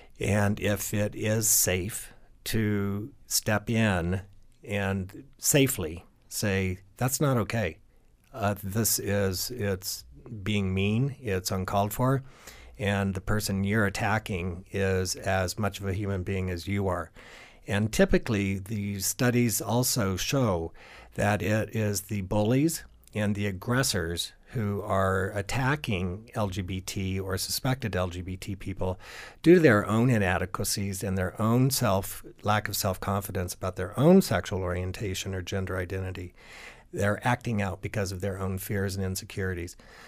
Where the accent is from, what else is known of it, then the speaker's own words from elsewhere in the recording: Glenwood Springs, Colorado, United States; I was born and raised in Glenwood Springs and moved here in 1962 when I was 9 years old. And so I've got roots and I've got family and I just love Western Colorado.